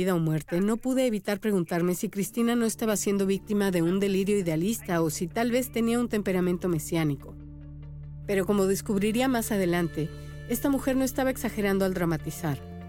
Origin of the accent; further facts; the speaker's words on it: Mexico; now in Miami, United States; soy periodista y soy mexicana. Tengo una particular fascinación por la cultura gastronómica, pero además soy muy fan de la comida de mi país y la extraño condenadamente desde que vine a vivir a Miami hace poco más de un año